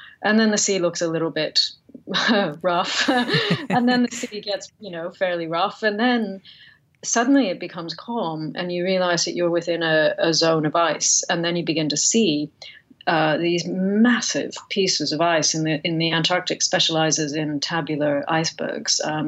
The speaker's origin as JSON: {"language": "English", "country": "Canada", "tie": "born or raised there", "said": "I went there as a British person, which I am, but I was brought up in Canada. I'm also Canadian, and I was brought up in Canadian terms, not hugely cold place, but I did subsequently spend some winters in a colder part of the country."}